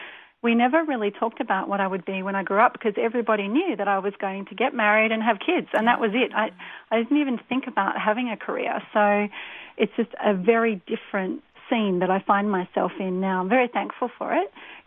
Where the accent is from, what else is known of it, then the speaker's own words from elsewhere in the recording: Melbourne, Victoria, Australia; Beautiful Melbourne.